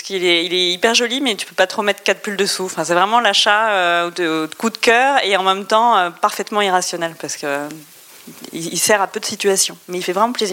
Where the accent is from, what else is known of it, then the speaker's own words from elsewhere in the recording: Brest, Brittany, France; born there; Je suis née à Brest et j'ai une grande passion pour les crêpes.